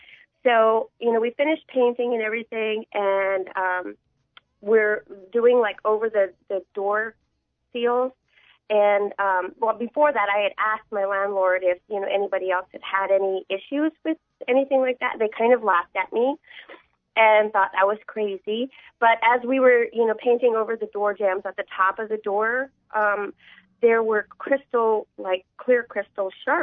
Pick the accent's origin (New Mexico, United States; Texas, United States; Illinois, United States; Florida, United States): New Mexico, United States; I moved into a duplex here in Dundee, and we're originally from New Mexico, so you know we get a lot of this, you know, kind of spirit activity growing up.